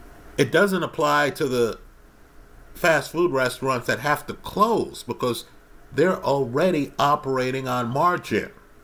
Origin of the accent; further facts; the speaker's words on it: United States; Wherever Rolexes are imported from, I, as an American, should have the freedom to buy one.